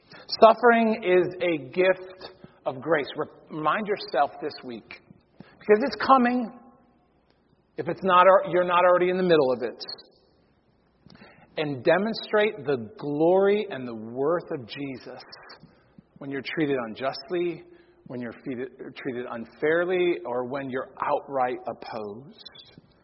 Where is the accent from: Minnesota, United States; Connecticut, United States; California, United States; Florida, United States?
Connecticut, United States; I always remember that as a kid, because every kid in Connecticut, growing up in Connecticut, knows the story of Nathan Hale.